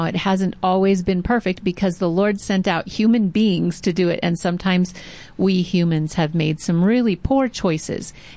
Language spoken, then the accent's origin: English; Oklahoma, United States; That's something I would expect of Oklahoma, my home state.